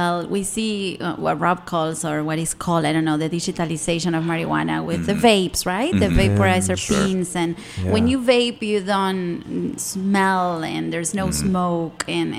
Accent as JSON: {"language": "English", "country": "Argentina", "said": "I'm from Argentina next door."}